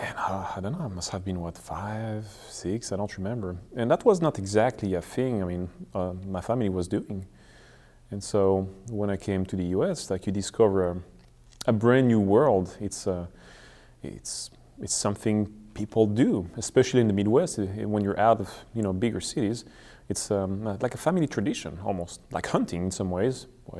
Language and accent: English; Geneva, Switzerland; also born or lived in Middle East; now in United States; I'm Swiss. I was born in Geneva, and I lived in the Middle East, met my wife over there. She brought me back to the US, so I'm the imported product of the family. And I've been here since 2014, 15